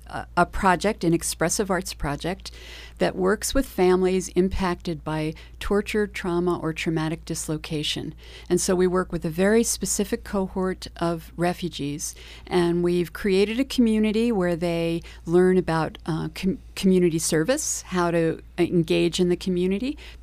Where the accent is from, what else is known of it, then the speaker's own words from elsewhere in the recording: Eastchester, New York, United States; I know. So Eastchester was my library, Eastchester, New York.